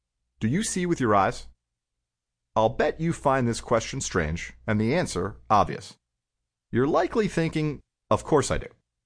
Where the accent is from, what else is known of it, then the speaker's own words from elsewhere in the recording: Miami, Florida, United States; As a kid growing up in Miami, I would have given the same wrong answers to these two questions.